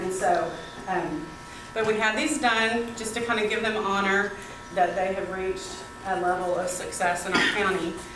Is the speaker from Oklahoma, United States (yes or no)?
yes; Tulsa, Oklahoma, United States; But in where I grew up in Tulsa and other counties around the state